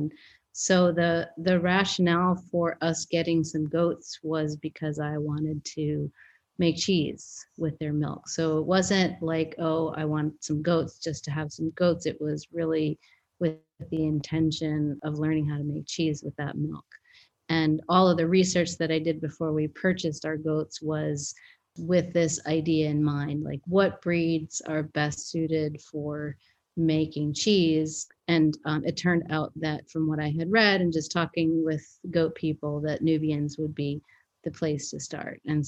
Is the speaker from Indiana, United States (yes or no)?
no; Boston, Massachusetts, United States; Mine was zero because I grew up in Boston.